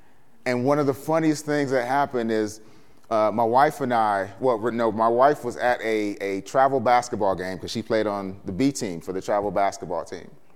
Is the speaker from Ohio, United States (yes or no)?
yes; Ohio, United States; My wife is from Virginia. You know, I'm from Ohio. And so the North and the South kind of came together.